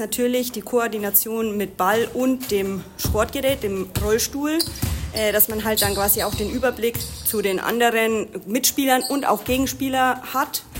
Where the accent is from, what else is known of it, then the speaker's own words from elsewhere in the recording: Amberg, Bavaria, Germany; Ich komme aus Amberg. Ich bin 34 Jahre alt